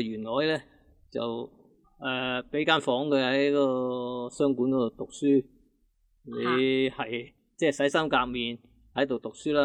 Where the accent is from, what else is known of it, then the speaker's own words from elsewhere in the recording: China; 即系我哋中国人咧历来咧就即系崇尚儒学，吸纳埋佛家咧